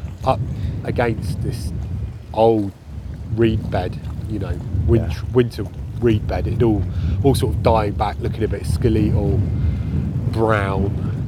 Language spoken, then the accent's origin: English; East of England, United Kingdom; I grew up in the Fens, and the Fens is a bit of a pike mecca in terms of, you know, places you can fish for them in Britain.